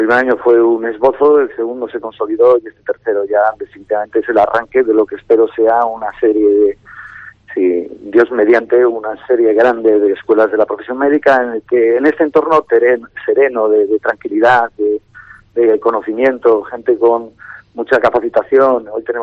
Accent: Santander, Cantabria, Spain; Yo soy santanderino, el cántabro

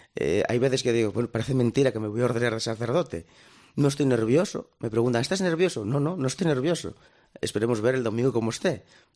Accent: Valdesoto, Asturias, Spain; pues yo soy de Valdesoto, de Siero, tengo 37 años recién cumplidos

